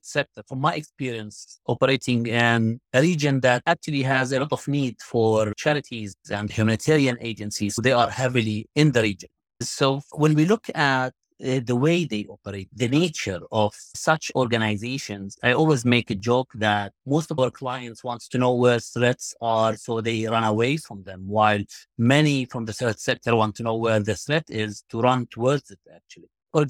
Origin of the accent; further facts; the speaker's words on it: East Jerusalem, Jerusalem, Palestine; I was born and raised in East Jerusalem, and I have always been part of a continuous conflict.